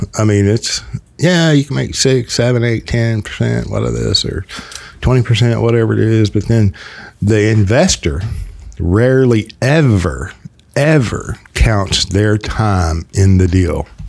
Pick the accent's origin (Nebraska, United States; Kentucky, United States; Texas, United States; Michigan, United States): Texas, United States; White Settlement; born there; I was born in White Settlement.